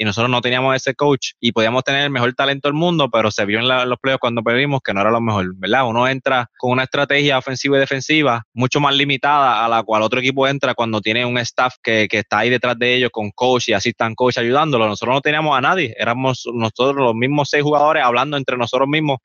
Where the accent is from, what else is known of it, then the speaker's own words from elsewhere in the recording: Puerto Rico; Siendo un puertorriqueño que nadie conocía, nadie en la liga, en la primera season, sabía quién yo era, ¿verdad?